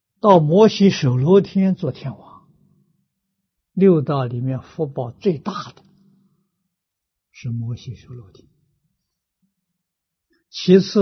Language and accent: Chinese; China; 可能够变成了我们中国人讲的玉皇大帝